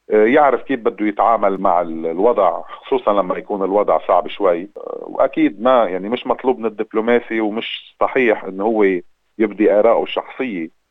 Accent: Tripoli, North Governorate, Lebanon; moved away as an adult; also born or lived in Sierra Leone / Morocco; بعد المغرب انتقلنا على لبنان، درست ونشأت في مدينة طرابلس بشمال لبنان. دراسة الجامعية عملتها ببيروت بالجامعة الأمريكية ببيروت

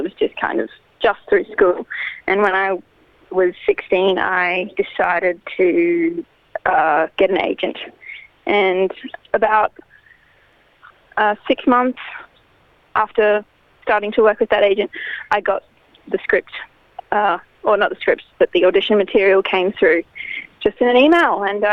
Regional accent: Brisbane, Queensland, Australia; I'm 19. And I'm from Brisbane in Australia

